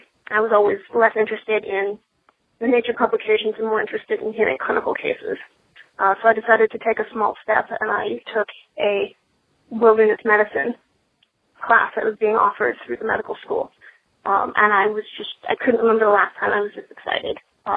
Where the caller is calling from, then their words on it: California, United States; I'm calling from California.